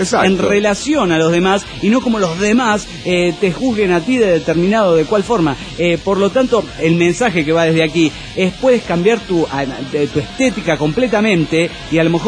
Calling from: Hermosillo, Sonora, Mexico; de Hermosillo, Sonora, México.

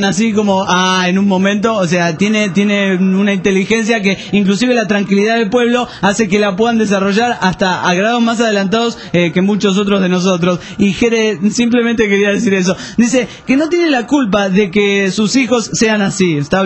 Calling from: Puerto Ordaz, Bolívar, Venezuela; de Puerto Ordaz, Venezuela.

